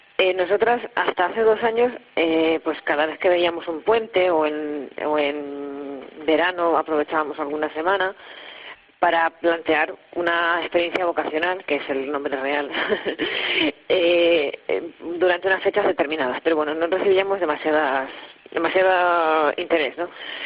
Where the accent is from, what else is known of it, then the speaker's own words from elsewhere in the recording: Ciudad Real, Castilla-La Mancha, Spain; Nosotros somos de Ciudad Real.